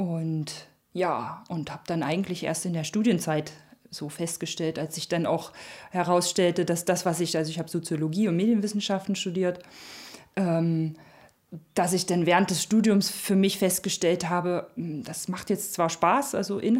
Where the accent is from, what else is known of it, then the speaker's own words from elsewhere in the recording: Ballenstedt, Saxony-Anhalt, Germany; war eigentlich irgendwie jedes Wochenende dann halt zu Hause. Also nicht zu Hause bei den Eltern, sondern halt hier in Ballenstedt